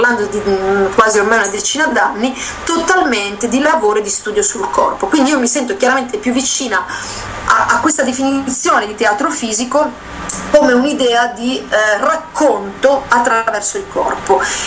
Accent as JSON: {"language": "Italian", "region": "Liguria", "country": "Italy", "said": "vivevamo a Bologna. Insomma, siamo capitati a Bologna, insomma, per vari motivi, perché Alessandro era emiliano, io sono ligure"}